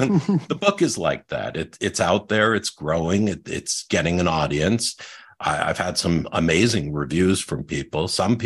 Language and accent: English; Westport, Connecticut, United States; I grew up actually in Westport. And then I went to school, my undergrad at the University of Connecticut, which is not far from Tolland.